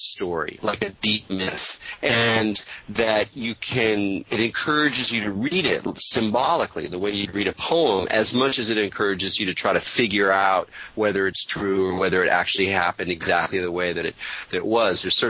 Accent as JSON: {"language": "English", "region": "California", "country": "United States", "tie": "born or raised there", "said": "since I also kind of basically did a book on Weird California, I thought we would bond on or at least my home state."}